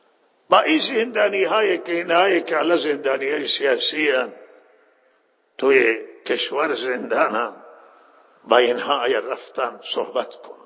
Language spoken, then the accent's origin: Persian; Iran; همه ما ایرانی هستیم، همه ما از یک سرزمینیم و همه ما هم دردیم.